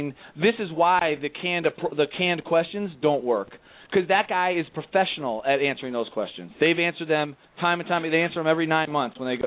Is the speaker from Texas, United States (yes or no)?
no; New York, United States; Well, I'm from New York, so yes, he definitely is from New Jersey.